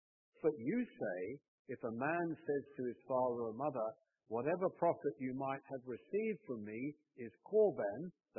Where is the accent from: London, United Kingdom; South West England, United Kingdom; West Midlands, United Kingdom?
South West England, United Kingdom; Sidmouth; Well, I come from a seaside town in England called Sidmouth. That is a picture of my hometown